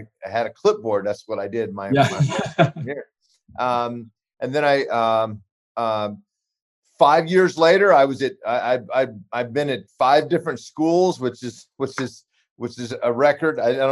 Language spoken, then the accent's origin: English; Nebraska, United States; Well, I grew up in Western Nebraska, which is very sparsely populated.